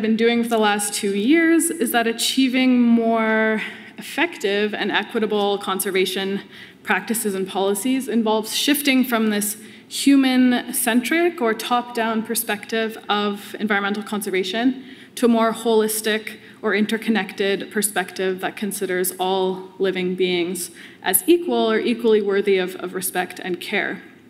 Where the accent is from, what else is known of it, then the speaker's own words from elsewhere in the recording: Manitoba, Canada; And growing up in Manitoba, moose have always been part of my relationship to the natural world.